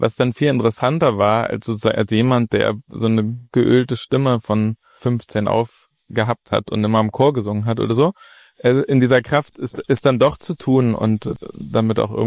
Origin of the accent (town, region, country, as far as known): Berlin, Germany; born or raised there